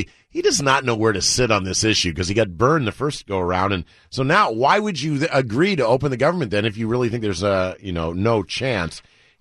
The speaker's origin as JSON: {"language": "English", "town": "Miami", "region": "Florida", "country": "United States", "tie": "born or raised there", "said": "I grew up in Miami where people speak Spanish and their kids speak English."}